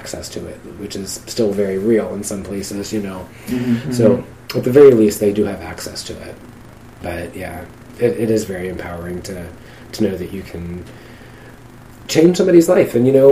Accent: Maryland, United States; born there; also born or lived in Massachusetts; now in Portland, United States; Yeah, absolutely. I'm an East Coaster originally. I was born in Maryland, and I was actually living in Massachusetts right before I moved to Portland

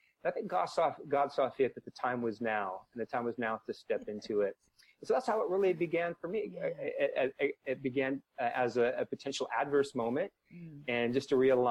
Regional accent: Washington, United States; also born or lived in Southern California; now in St. Louis, United States; So Washington is where I started, my home state, and then down to Southern California. I was there for about 7 years.

